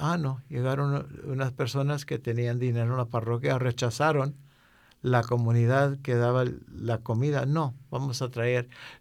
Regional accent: Texas, United States; Y yo nomás, siendo del sur de Texas

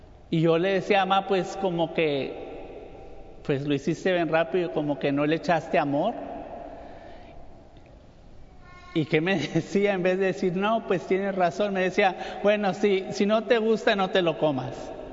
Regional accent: Falfurrias, Texas, United States; yo crecí en Falfurrias, es un pueblo pequeño. Está por el 281.

